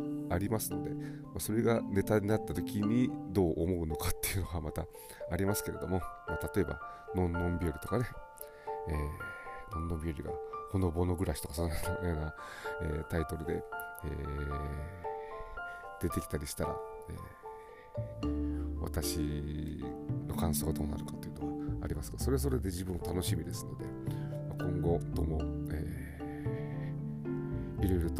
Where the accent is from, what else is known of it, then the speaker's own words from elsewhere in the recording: Nagoya, Aichi, Japan; 地元名古屋の